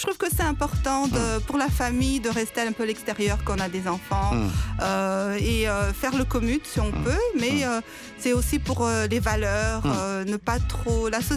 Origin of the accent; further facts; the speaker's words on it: DR Congo; je suis congolaise d'origine